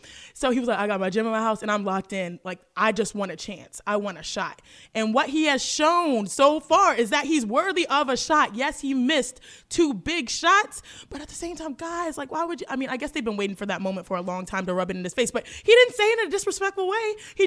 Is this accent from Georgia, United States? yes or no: no; Cypress, Texas, United States; I'm from Texas. I'm born and raised in Cypress, Texas.